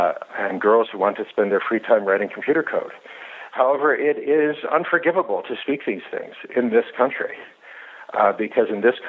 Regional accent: United States; I'm a middle-aged man, meaning that I grew up in the United States in an era where when boys outnumbered the girls on the honor roll

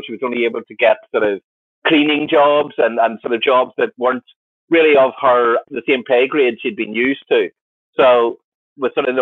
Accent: Ireland; I grew up in Ireland, but Ireland in the early 1980s was sort of three TV channels.

